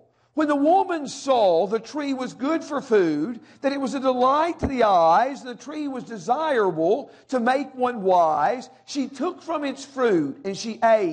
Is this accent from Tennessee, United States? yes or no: yes; Dixon, Tennessee, United States; now in Avon, United States; when they announce that I am from Avon, Indiana, that that's not where I'm really from. I'm really from Dixon, Tennessee.